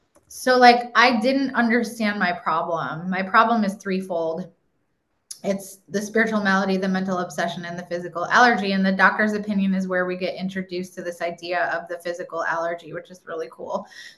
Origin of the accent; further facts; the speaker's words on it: Nashville, Tennessee, United States; I'm from Nashville, Tennessee, and I am a drug addict and an alcoholic.